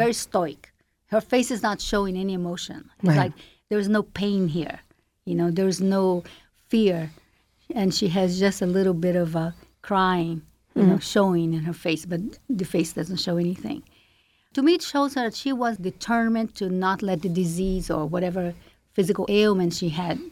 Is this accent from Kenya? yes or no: no; Brazil; I'm from Brazil originally